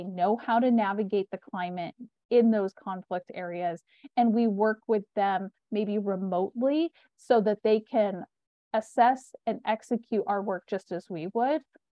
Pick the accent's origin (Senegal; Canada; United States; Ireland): United States; I'm from America, so I feel like I live a very fortunate lifestyle